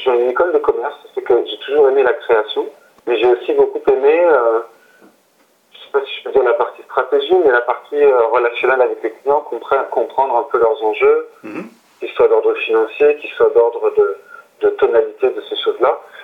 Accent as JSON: {"language": "French", "country": "France", "moved": "yes", "lives_now": "North America", "said": "Moi, j'ai quitté la France il y a 15 ans."}